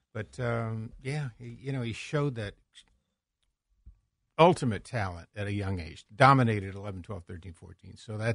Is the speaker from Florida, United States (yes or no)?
yes; Tampa, Florida, United States; It's a much longer story, but I was born in Tampa, and great sports down there in Sun Belt